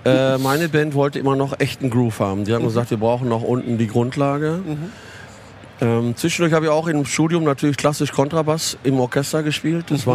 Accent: Paderborn, North Rhine-Westphalia, Germany; ich komme aus Paderborn, was liegt näher?

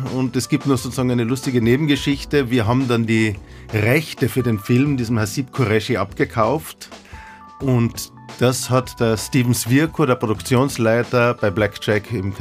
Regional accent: Austria; weil wir als Österreicher es jetzt gewagt haben, da nach Amerika zu gehen und in Las Vegas zu drehen

